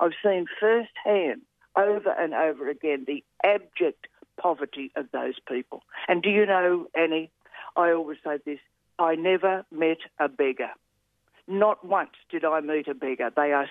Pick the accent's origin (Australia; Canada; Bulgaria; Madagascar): Australia; I love being an Australian in a sense, really.